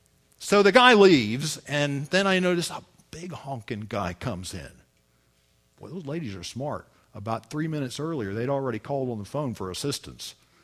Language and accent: English; the South, United States; I always enjoy being in the North, if for no other reason than I'm from the South.